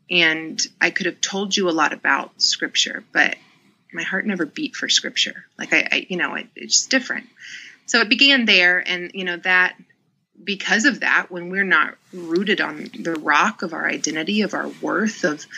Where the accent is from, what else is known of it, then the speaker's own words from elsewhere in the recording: Southern US, United States; You know, I grew up in the Bible Belt. I'm in Atlanta and, it's just common.